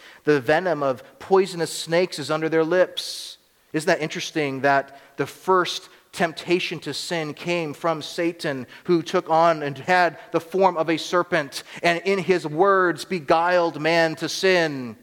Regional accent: United States; as an American, I think sometimes well, why should I get excited about this? Because I'm an American, you know.

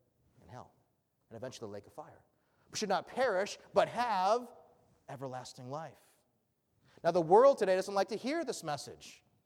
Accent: Georgia, United States; When we grew up in Georgia, the dirt there is red Georgia clay, they call it.

